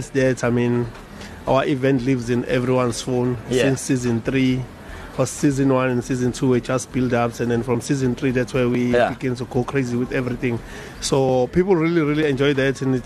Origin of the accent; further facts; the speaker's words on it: Mbumbulu, KwaZulu-Natal, South Africa; I mean, I come from a previously disadvantaged community. I grew up in Mbumbulu.